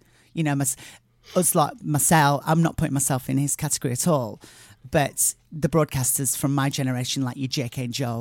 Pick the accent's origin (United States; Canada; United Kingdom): United Kingdom; Barnsley, Yorkshire and the Humber; I bought quite a few terraced houses and stuff in my hometown of Barnsley because I know the area and stuff.